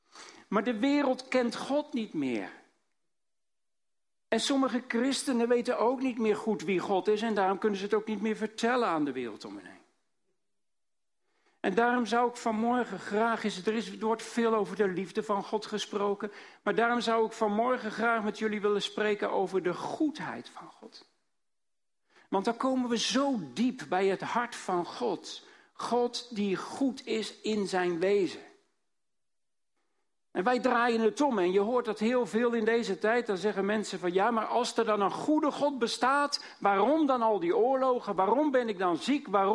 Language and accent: Dutch; Almere, Flevoland, Netherlands; Ik kom uit Almere. Waar ligt dat? Nou, ergens in de polder. Een nieuwe stad, nog geen 50 jaar oud. 230.000 inwoners op het ogenblik. 160 nationaliteiten.